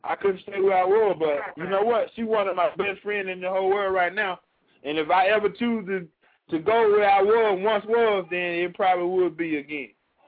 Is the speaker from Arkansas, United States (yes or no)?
no; Georgia, United States; And I grew up in Georgia and, well, you know, black, white, whatever.